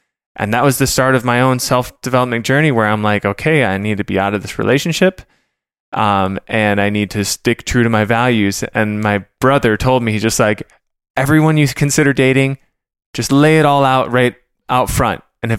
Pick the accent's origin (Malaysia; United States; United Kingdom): United States; Midwest; but I got caught in that story of I'm from the Midwest.